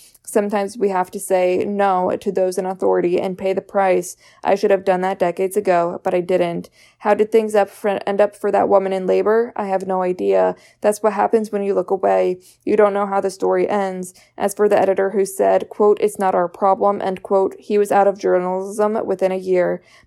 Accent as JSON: {"language": "English", "town": "Galesburg", "region": "Illinois", "country": "United States", "tie": "born or raised there", "said": "I remember when I was a teenager, my dad was driving it through a rough neighborhood in my hometown of Galesburg, Illinois."}